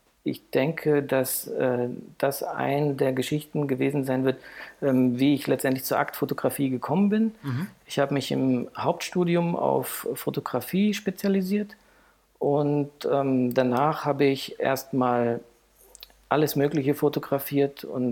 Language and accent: German; Heidelberg, Baden-Württemberg, Germany; born there; now in Frankfurt, Germany; Ich bin geboren in Heidelberg, aber ich lebe jetzt seit 21 Jahren in Frankfurt, also würde mich eher als Frankfurter bezeichnen.